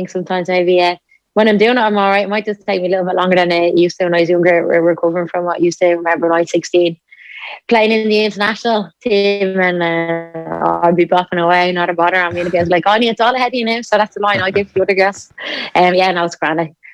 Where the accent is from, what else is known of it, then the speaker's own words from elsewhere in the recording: Ireland; I think obviously we're typically Irish.